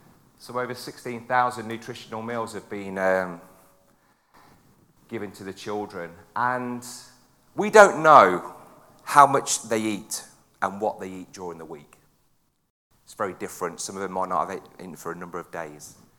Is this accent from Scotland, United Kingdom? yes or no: no; West Midlands, United Kingdom; accent: Midlands; now in Portishead, United Kingdom; We're originally from the Midlands, as you may pick up a little bit of a Midlands accent. I'm not a Brummie. Don't tell me I'm a Brummie, please. But I am from just outside Coventry.